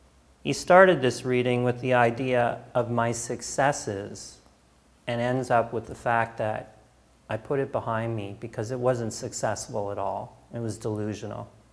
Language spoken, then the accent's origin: English; Canada; this is how this ended up on many of our tables growing up in Canada.